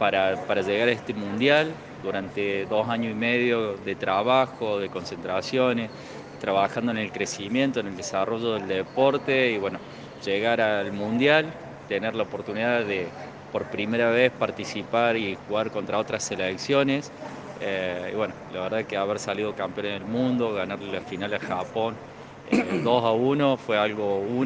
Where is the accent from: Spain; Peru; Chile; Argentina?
Argentina; Córdoba; yo también soy de Córdoba